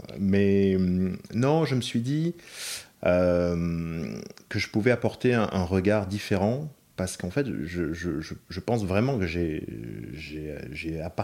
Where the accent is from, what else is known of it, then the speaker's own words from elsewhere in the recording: France; moi, je suis français, mais je suis un petit mougli, quoi. Je suis un français élevé par le British Wine Trade, quoi.